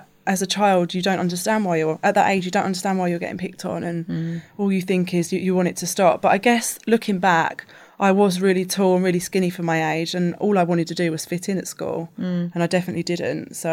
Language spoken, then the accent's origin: English; London, United Kingdom; So I grew up in Southeast London and just went to a state school, a mixed school.